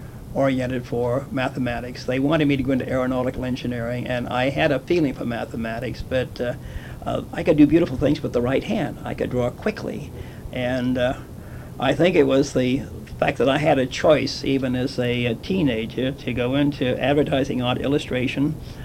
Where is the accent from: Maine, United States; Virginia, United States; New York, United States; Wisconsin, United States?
New York, United States; Staten Island; born there; I was born in New York City, in Port Richmond, Staten Island, of all places.